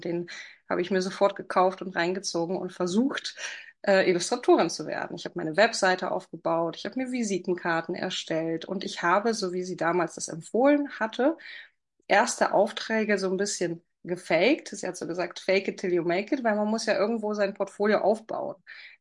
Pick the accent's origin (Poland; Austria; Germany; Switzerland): Poland; Ich bin Polin und deswegen ist hier so ein Psychologie-Magazin aus Polen.